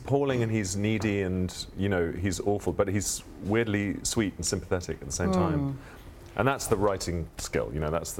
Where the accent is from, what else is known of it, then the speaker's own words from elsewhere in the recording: United Kingdom; I am indeed British.